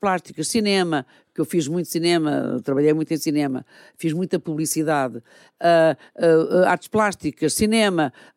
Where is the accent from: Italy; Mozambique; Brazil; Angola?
Angola; now in Portugal; Eu venho da África, não é? De Angola, quer dizer, chegar aqui à Europa, a Portugal, é entrar num outro mundo, né?